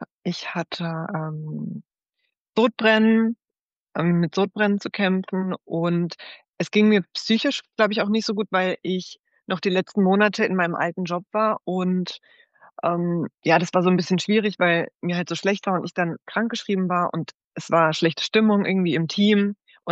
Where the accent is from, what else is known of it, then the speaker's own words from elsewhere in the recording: Karlsruhe, Baden-Württemberg, Germany; Ich komme aus Karlsruhe.